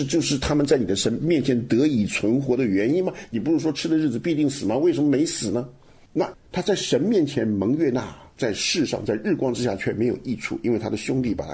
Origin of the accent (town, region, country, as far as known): China